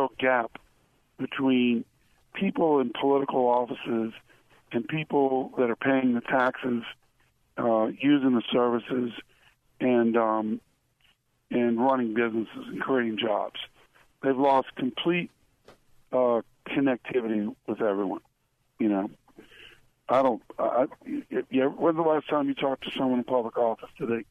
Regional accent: New Orleans, Louisiana, United States; I won New Orleans in the race for governor. I'm from New Orleans.

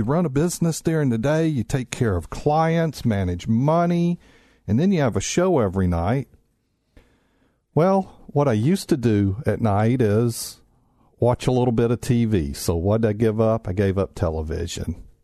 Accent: Mississippi, United States; we grew up in Mississippi and attended the same high school and such

